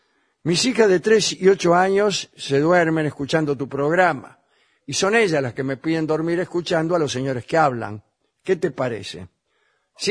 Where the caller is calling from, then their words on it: Montevideo, Uruguay; de Montevideo.